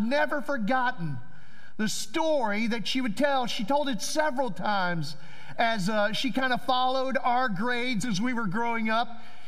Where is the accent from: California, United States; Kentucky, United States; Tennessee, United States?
Kentucky, United States; now in Valdosta, United States; I told someone earlier, I moved from Kentucky to avoid this kind of weather.